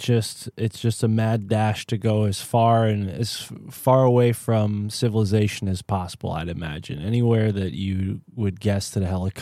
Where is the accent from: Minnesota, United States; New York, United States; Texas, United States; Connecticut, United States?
Connecticut, United States; from growing up in Connecticut in the North, the sort of stereotype that we get of the South is not pot.